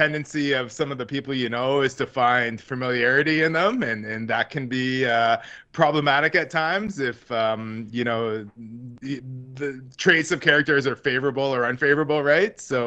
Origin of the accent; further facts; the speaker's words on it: Parry Sound, Ontario, Canada; now in Sudbury, Canada; I grew up near Parry Sound in Wasauksing First Nation, right on Georgian Bay.